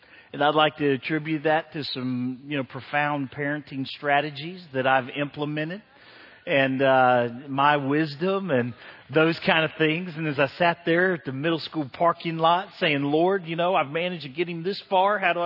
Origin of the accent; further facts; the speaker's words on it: Cincinnati, Ohio, United States; Now, I'm from Cincinnati.